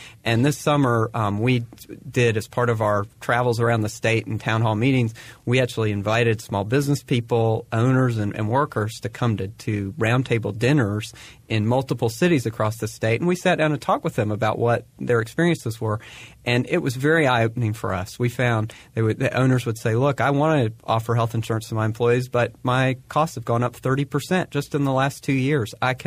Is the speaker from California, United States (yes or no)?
no; Chapel Hill, North Carolina, United States; Well, there's no question that the main reason is I grew up in Chapel Hill.